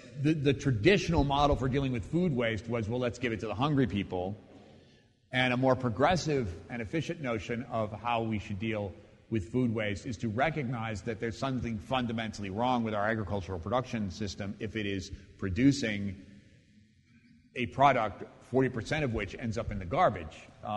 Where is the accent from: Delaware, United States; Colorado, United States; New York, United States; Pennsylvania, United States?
New York, United States; I'm from New York, so it's all just sort of a blur up here, right, for me.